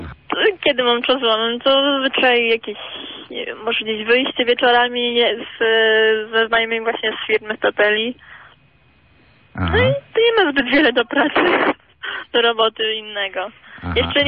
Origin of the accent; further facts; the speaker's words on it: Olsztyn, Warmian-Masurian Voivodeship, Poland; moved away as an adult; now in Spain; Z Olsztyna.